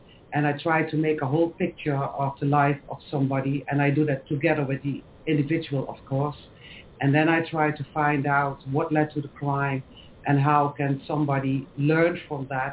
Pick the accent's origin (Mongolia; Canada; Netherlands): Netherlands; I'm from the Netherlands. I work as a volunteer in the Dutch prison system